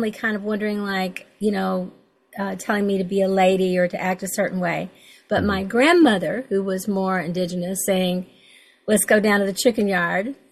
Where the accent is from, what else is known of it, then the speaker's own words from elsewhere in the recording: Kentucky, United States; And I grew up in Western Kentucky. You know, I'm 72, I'll be 73 this year, and back when I was a little girl, we went barefoot from the time schools out